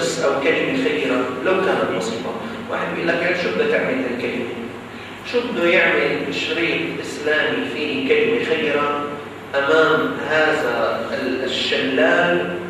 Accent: Damascus, Damascus Governorate, Syria; بنت مشفى كبير في جمعية عندنا في الشام اسمها جمعية موجودة في سوريا طبعا اسمها جمعية السلم

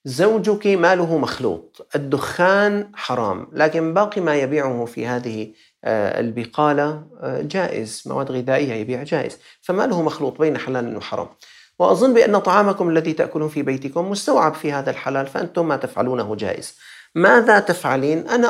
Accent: Syria; لكن عندنا في سوريا نسأل الله الفرج بسبب هذه الشدة وهذه الحرب

